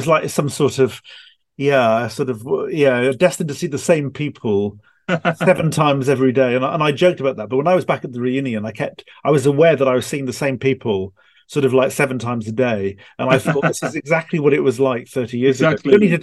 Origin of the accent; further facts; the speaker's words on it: Cardiff, Wales, United Kingdom; because I'm from Cardiff, but there is that issue of belonging, and now, although I was born there, and although I am Welsh and I went to a university in Wales